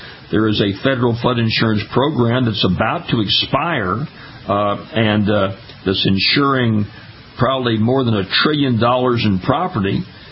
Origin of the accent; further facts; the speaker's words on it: Louisiana, United States; my home state of Louisiana